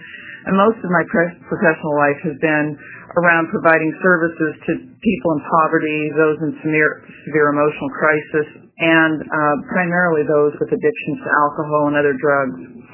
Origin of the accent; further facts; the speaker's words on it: Oregon, United States; I grew up in Clackamas County, and I was raised by a Christian Science mother